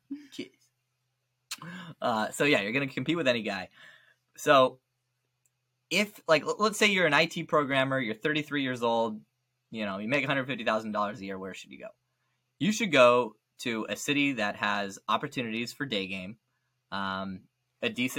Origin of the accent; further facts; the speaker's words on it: United States; I got a lot of love in Ukraine by being American.